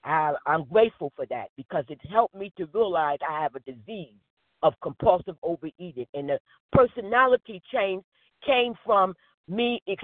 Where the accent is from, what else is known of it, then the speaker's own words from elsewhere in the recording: Newark, New Jersey, United States; because I came from Newark, and we didn't have what we just wanted to pick.